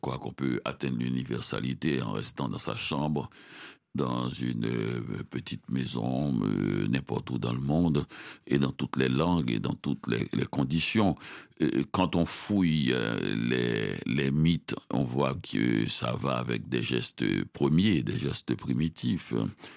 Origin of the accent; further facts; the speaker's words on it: Petit-Goâve, Nippes, Haiti; Et je trouvais les livres chez moi à Petit Gouave